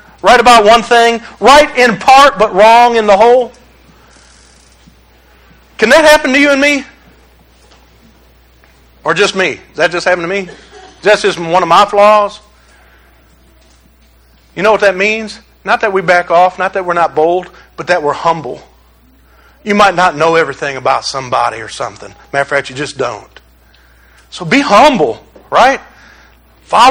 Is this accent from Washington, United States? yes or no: no; Detroit, Michigan, United States; As y'all know, sarcasm is my native tongue, being from Detroit and all.